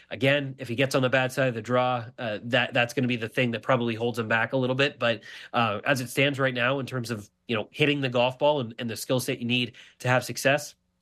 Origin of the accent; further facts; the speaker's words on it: Canada; And you know, we as Canadian, you know, golf fans and Canadian sports people, you know, we know who Corey Connors is.